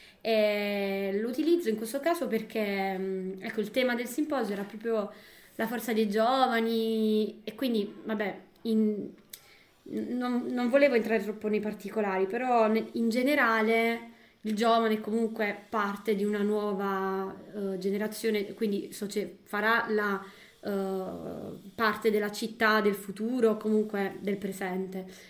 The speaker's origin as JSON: {"language": "Italian", "town": "Taranto", "region": "Apulia", "country": "Italy", "said": "ho 28 anni e vengo da Taranto."}